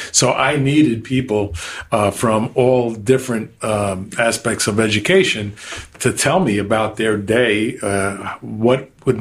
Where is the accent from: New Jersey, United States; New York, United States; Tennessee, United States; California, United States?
New York, United States; now in Florida, United States; And like yourself, Phil, I'm a New Yorker.